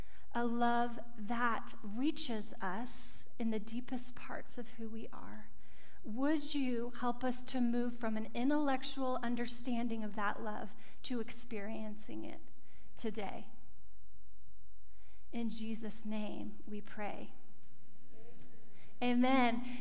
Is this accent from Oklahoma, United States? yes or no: yes; Oklahoma, United States; I confess, I am not a city girl, y'all. I'm from Oklahoma. I like wide open spaces, and so I have to get out of the city.